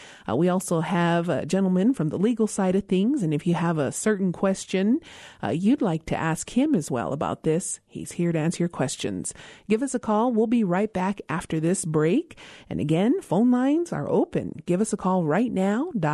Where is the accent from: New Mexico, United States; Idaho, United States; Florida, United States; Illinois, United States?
New Mexico, United States; Isleta Pueblo; from Isleta Pueblo.